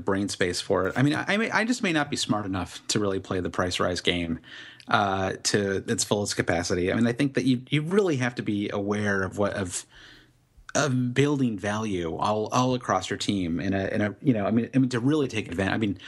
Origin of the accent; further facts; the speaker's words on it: United States; as an American, obviously we don't have the morning to keep tinkering.